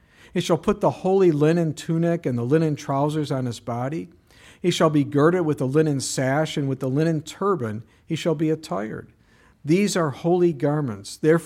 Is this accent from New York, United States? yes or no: no; Missouri, United States; I'm like from Missouri, the show me state.